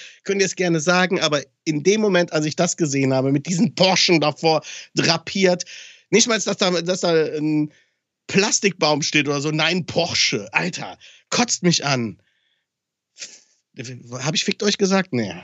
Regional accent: Aachen, North Rhine-Westphalia, Germany; In Aachen, ne, ich komme ja aus Aachen

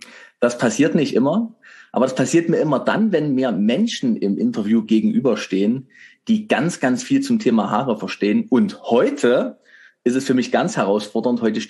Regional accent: Leipzig, Saxony, Germany; ich bin ja Leipziger

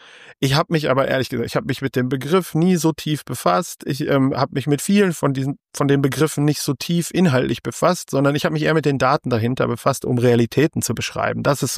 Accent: North Rhine-Westphalia, Germany; Ich bin im Ruhrpott groß geworden.

